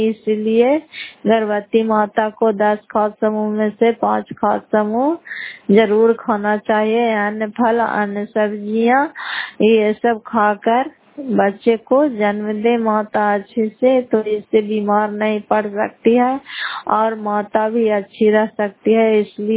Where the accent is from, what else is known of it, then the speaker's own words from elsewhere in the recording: Fatehpur, Bihar, India; घर फतेहपुर, पंचायत मकौता, जिला नालंदा, किराए पसराय ब्लॉक की निवासी हूँ।